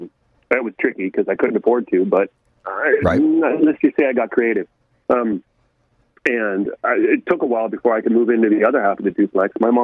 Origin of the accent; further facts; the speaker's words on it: Los Altos, California, United States; As you said, I grew up in Silicon Valley pretty much. I born in El Camino Hospital, lived in Los Altos, went to school.